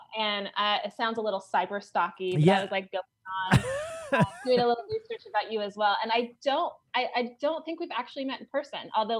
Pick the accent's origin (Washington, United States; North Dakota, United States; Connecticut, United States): Washington, United States; Cheney; I grew up in Cheney, went to Cheney High School, did the 16-mile trek into Spokane, went to Whitworth.